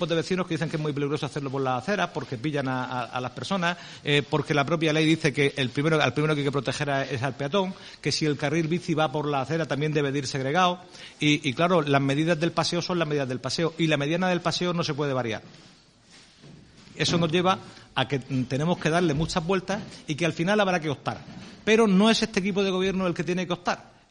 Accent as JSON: {"language": "Spanish", "town": "Cartagena", "region": "Region of Murcia", "country": "Spain", "said": "yo no soy murciano. Murciano es un gentilicio que pertenece a una ciudad. Yo soy cartagenero, de la Comunidad Autónoma de la Región de Murcia."}